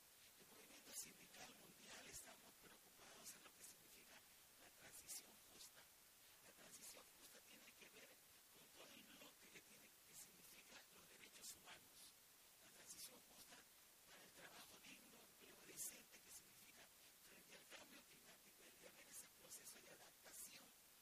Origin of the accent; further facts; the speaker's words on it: Peru; nosotros como peruanos y peruanas sabemos de que este tema de los recursos naturales